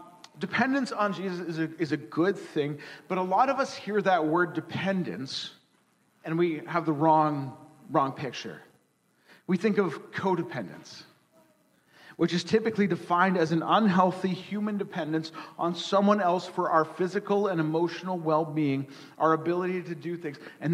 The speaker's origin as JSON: {"language": "English", "country": "Canada", "said": "And being a Canadian, I politely answered her"}